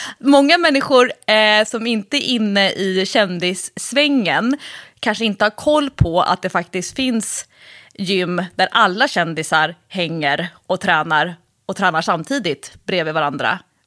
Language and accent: Swedish; Stockholm, Stockholm County, Sweden; när jag var kanske då 15-16, och som stockholmare